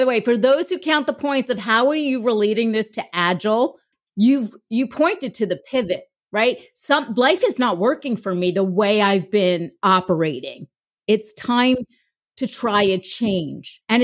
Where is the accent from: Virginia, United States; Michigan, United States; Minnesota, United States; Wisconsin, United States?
Michigan, United States; I'm from Michigan.